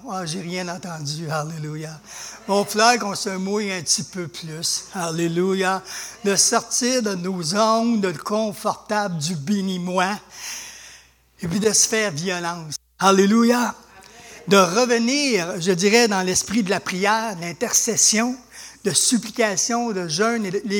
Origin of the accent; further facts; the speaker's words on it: Canada; Ben moi, en tant que Canadien, là, je fais quoi pour ma nation?